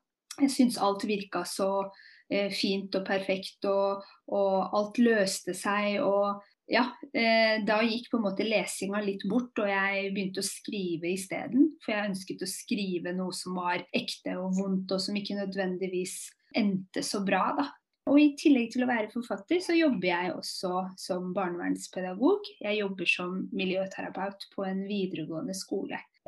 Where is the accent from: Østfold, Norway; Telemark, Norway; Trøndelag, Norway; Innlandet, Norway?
Østfold, Norway; Moss; moved away as an adult; now in Oslo, Norway; og jeg er 30 år. Jeg er født og oppvokst i Moss, som ikke er så veldig langt unna Oslo, men jeg har bodd i Oslo siden jeg var 19.